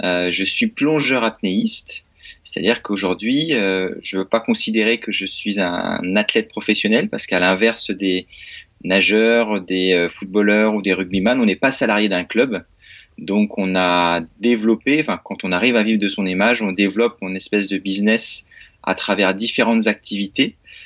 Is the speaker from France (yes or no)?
yes; Centre-Val de Loire, France; Donc, je suis originaire de Touraine et j'ai fait mes quatre premières années de fac de sport à Poitiers, donc pas très loin de Tours.